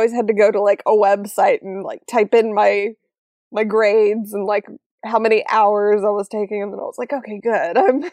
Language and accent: English; Florida, United States; also born or lived in Tennessee; I think, like, I know I'm from Florida, but I'm also from Tennessee.